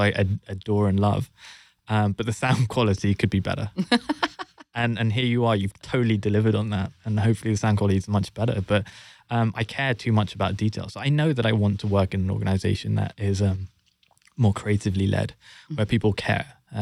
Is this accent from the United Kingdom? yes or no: yes; London, United Kingdom; I, born and raised in London, as you can tell from the accent.